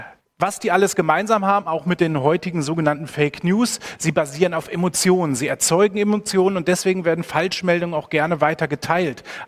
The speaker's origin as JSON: {"language": "German", "country": "Germany", "lives_now": "Vienna, Austria", "said": "deswegen wohne ich auch als Piefke hier in Wien und arbeite nicht von Deutschland aus."}